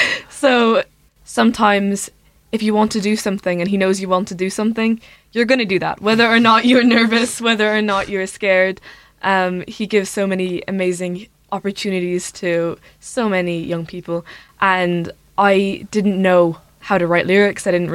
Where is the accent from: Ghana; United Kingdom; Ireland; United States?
Ireland; Ballybricken, Munster; I'm from right around Ballybricken